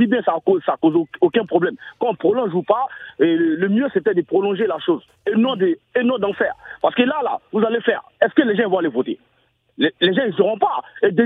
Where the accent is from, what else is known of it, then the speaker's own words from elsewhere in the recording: Mali; Au Mali, on n'a pas besoin. Moi, je suis malien, on n'a pas besoin.